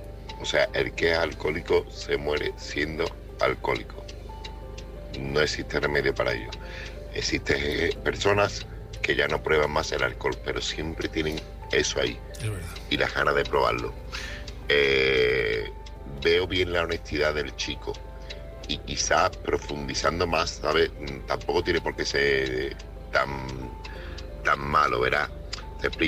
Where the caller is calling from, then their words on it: Seville, Andalusia, Spain; corresponsal de Sevilla.